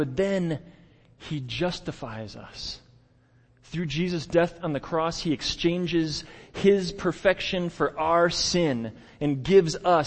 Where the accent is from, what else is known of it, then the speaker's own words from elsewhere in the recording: Midwest, United States; I'm a Midwesterner. I grew up in the Midwest. I understand how we roll.